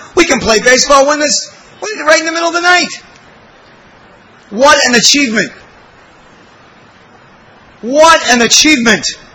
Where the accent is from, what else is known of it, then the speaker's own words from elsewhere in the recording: United States; born there; I was born in America, and we didn't get up early.